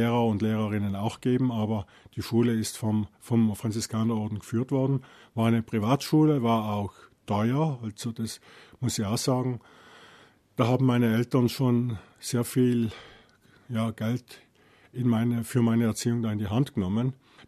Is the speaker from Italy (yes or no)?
yes; Trentino-Alto Adige, Italy; ich bin 54 Jahre alt, ich komme aus Südtirol